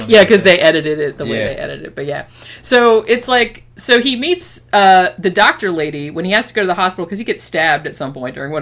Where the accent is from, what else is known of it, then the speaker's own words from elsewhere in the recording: Daytona Beach, Florida, United States; because I grew up in Daytona Beach, which is like full of biker bars and stuff.